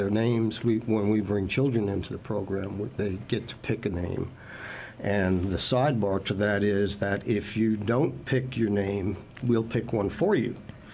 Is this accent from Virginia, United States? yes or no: no; New York, United States; I'm from New York. And that's all set in the Hudson River Valley initially.